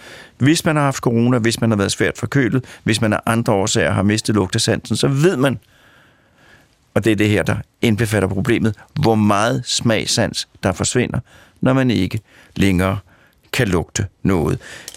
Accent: Sorgenfri, Capital Region of Denmark, Denmark; Jeg kommer fra Sorgenfri, og Sorgenfri er naboby til Kongens Lyngby

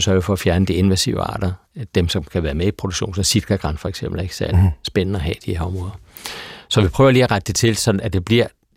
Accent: Virum, Capital Region of Denmark, Denmark; jeg voksede op ude i Virum nord for København. Og vi boede ikke så langt fra en skov og en mose

